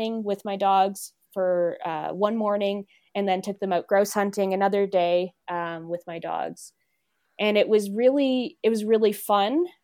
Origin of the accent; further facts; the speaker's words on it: East Coast, United States; I'm not from a farm. I'm technically from a city, but I'm from the East Coast.